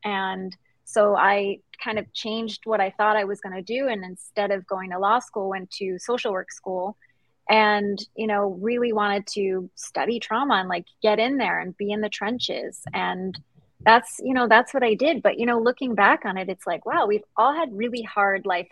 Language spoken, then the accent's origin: English; New York, United States; Born in New York, raised in the Hudson Valley part of New York, about 50 miles up the river, but came back for college and never left.